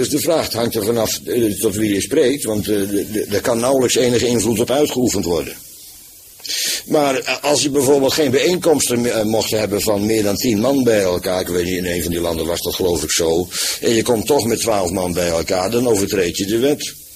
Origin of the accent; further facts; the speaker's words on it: Netherlands; Wij zijn natuurlijk, zijn we Nederlanders, natuurlijk.